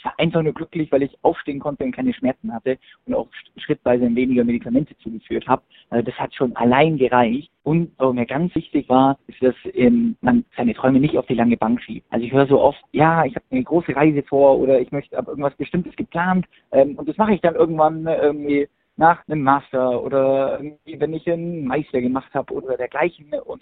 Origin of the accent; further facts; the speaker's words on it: Bavaria, Germany; born there; ich komme gebürtig aus dem Allgäuer Bub, das war für mich das Weiteste